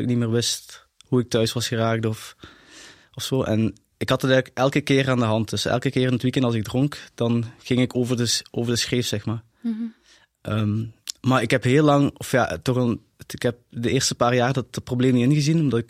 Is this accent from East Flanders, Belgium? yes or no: no; Tongeren, Limburg, Belgium; born there; also born or lived in Riemst / Maastricht; ik ben 28 jaar. Ik ben geboren in Tongeren. Ik heb lang in Riems gewoond. En de laatste 5 jaar van mijn leven heb ik ook in Maastricht gewoond en gewerkt.